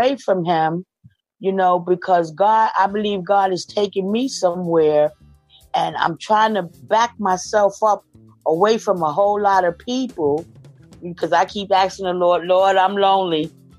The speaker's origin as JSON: {"language": "English", "town": "New York City", "region": "New York", "country": "United States", "lives_now": "Pittsburgh, United States", "said": "From Pittsburgh, Pennsylvania, but I'm originally from New York City."}